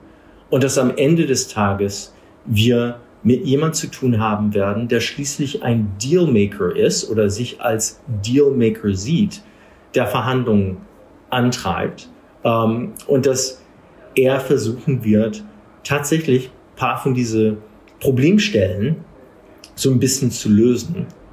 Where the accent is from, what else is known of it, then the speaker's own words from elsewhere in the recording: England, United Kingdom; also born or lived in Germany; für mich als Amerikaner, der viel Zeit in Deutschland verbracht hat und in England aufgewachsen ist